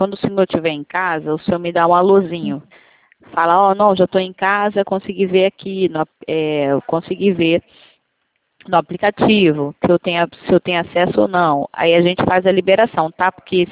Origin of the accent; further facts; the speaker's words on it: Rio de Janeiro, Brazil; Eu sou do Rio de Janeiro, o estado.